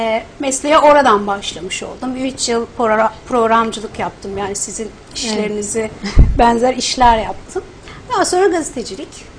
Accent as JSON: {"language": "Turkish", "region": "Eskişehir", "country": "Turkey", "said": "Eskişehirliyim. Eskişehir gittiniz mi bilmiyorum."}